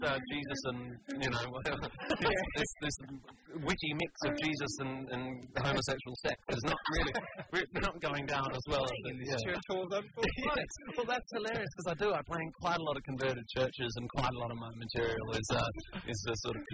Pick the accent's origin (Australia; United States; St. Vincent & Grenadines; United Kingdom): Australia; Perth, Western Australia; It's one of the most beautiful theatres in the country, and it's my hometown, so I was thrilled to be there.